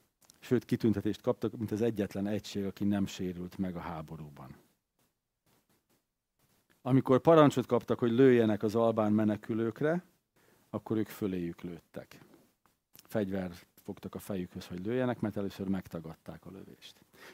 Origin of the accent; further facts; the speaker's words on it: Serbia; ugye a 90-es évek Szerbiájában apukám kisebbségi politikus, meg újságíró, meg stb. És én is abban nőttem fel